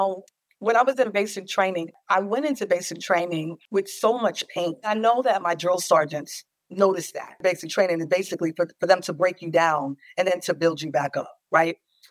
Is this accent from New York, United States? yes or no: yes; New York, United States; I grew up in New York. Family's from Central America.